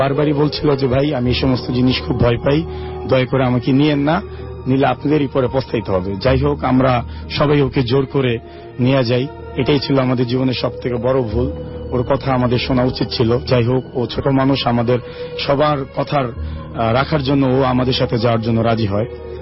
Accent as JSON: {"language": "Bangla", "town": "Mirpur", "region": "Dhaka Division", "country": "Bangladesh", "said": "আমি মিরপুর 4 নম্বর থেকে এসেছি।"}